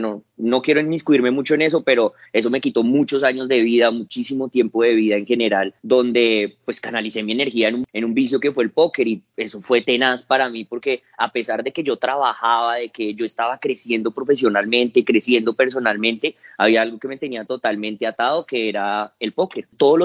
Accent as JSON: {"language": "Spanish", "region": "Bogotá", "country": "Colombia", "tie": "born or raised there", "said": "Nací en Bogotá el 9 de noviembre de 1991, criado por mi madre y mis abuelos."}